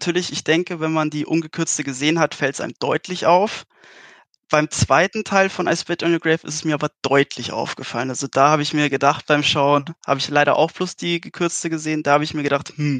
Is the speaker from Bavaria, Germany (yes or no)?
yes; Munich, Bavaria, Germany; Ich komme aus dem wunderschönen München.